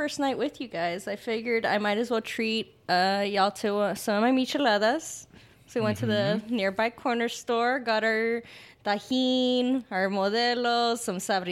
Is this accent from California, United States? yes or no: no; Dallas, Texas, United States; I'm from Dallas visiting.